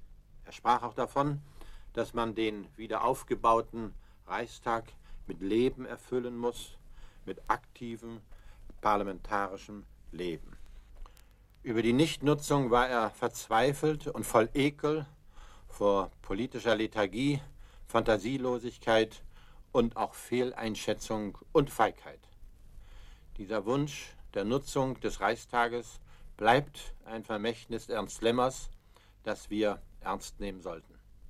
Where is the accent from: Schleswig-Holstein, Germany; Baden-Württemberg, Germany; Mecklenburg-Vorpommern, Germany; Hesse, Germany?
Schleswig-Holstein, Germany; Ich stamme aus Schleswig-Holstein, jenem schönen Land zwischen den beiden Meeren